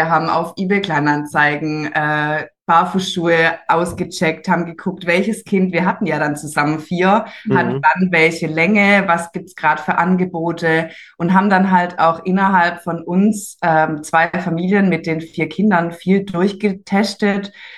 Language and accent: German; Besigheim, Baden-Württemberg, Germany; Wir kommen aus Besigheim, oder ich. Bin hier in Besigheim aufgewachsen und habe zwei Kinder.